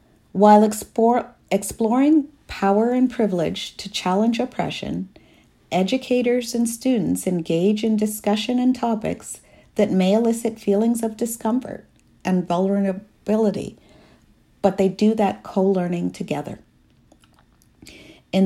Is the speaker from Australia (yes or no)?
no; Toronto, Ontario, Canada; automatically assuming that because I came from Toronto that I had grown up there in one of the project areas and had made it out.